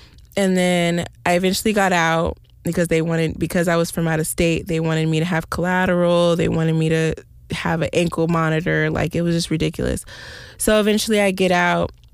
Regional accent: California, United States; because I was from California, they hit me with trafficking.

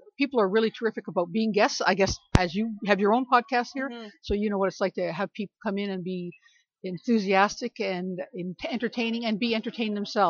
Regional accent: Sydney, New South Wales, Australia; I'm from Sydney.

